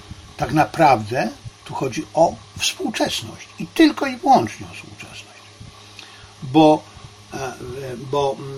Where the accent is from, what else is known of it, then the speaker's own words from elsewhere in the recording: China; Ja jestem Chińczykiem, Hanem oczywiście